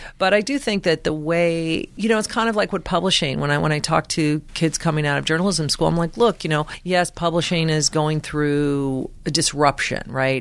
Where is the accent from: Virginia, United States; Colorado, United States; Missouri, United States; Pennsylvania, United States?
Colorado, United States; Denver; But I was from Denver.